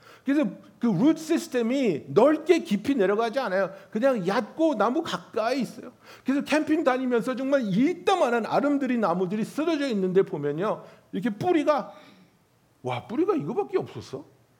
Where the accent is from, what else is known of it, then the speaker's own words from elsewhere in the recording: California, United States; moved away as an adult; now in New York, United States; 2006년도에 캘리포니아에서 뉴욕으로 이사 왔지 않습니까? 그래가지고 뉴욕에 처음 온 정말 캘리포니아에서 온 촌놈이니까